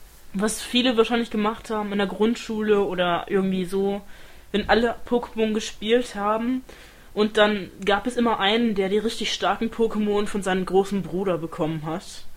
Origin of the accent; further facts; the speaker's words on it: Poland; German is a second language; Ich bin Polin, ich darf.